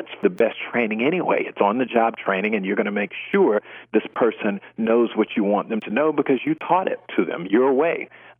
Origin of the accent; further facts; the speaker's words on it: Florida, United States; I grew up in South Florida, and there are large retirement villages.